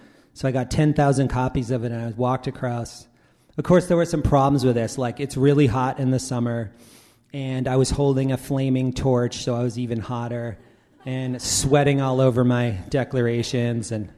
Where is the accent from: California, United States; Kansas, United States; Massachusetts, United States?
Massachusetts, United States; also born or lived in New York City, United States / Oregon, United States; I was born in New York City. Don't hold that against me. I grew up in Massachusetts. Don't hold that against me. I was a kid. I did live in Oregon for 5 years.